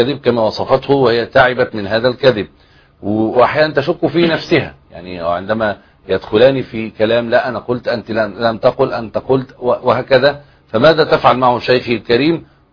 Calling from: Morocco; من المغرب.

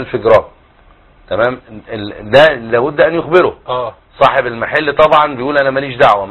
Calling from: Morocco; من المغرب

